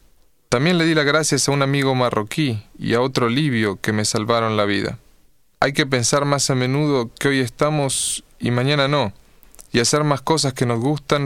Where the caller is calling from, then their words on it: Deán Funes, Córdoba, Argentina; soy de Dean Funes, Argentina.